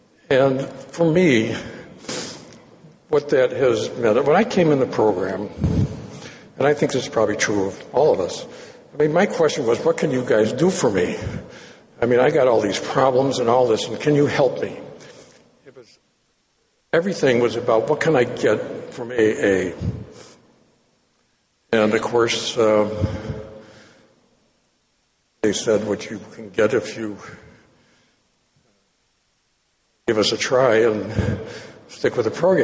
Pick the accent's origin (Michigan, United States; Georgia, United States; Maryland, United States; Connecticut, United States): Michigan, United States; Detroit; As I say, I grew up in Detroit, and in our house, at Christmas in the living room, of course, we had the Christmas tree and all decorated and the gifts under the tree.